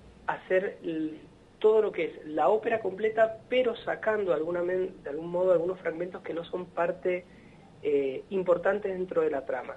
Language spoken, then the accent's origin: Spanish; Mendoza, Argentina; siendo que todos somos mendocinos